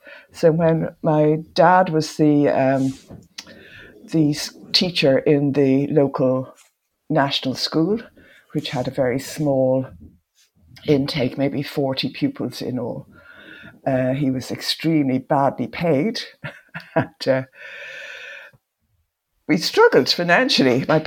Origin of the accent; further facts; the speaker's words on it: Dublin, Leinster, Ireland; I was born in Dublin and I've lived in Dublin all my life. I was born in 1936, the 25th of April 1936, so I was 86 last week.